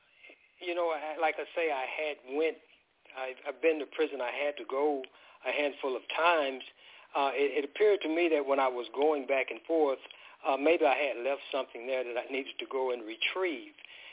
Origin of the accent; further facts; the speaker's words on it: Texas, United States; Yes, Angela … I'm originally from Texas.